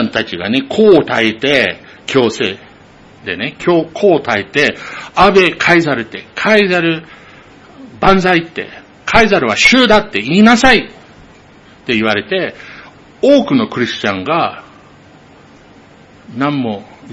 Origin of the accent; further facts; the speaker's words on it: United States; Japanese is a second language; まあ、言いにくいかもしれないけど、日本人じゃない、僕はアメリカ人だけどね。